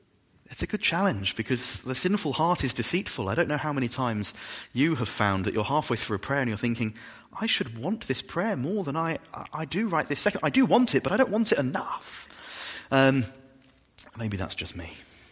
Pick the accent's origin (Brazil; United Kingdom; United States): United Kingdom; England; Now, I'm conscious that we're all English.